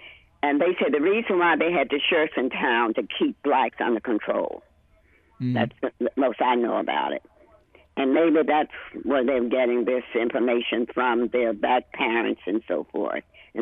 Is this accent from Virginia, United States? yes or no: yes; Virginia, United States; Well, you know, I'm from Virginia.